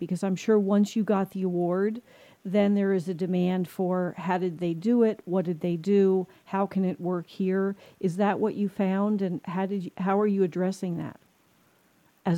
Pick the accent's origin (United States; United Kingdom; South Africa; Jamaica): United States; East Coast; we're here in the Southwest and I come from the East Coast